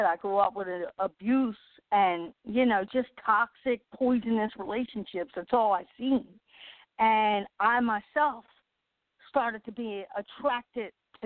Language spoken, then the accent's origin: English; Philadelphia, Pennsylvania, United States; I'm born and raised in Philadelphia. I was born addicted to heroin.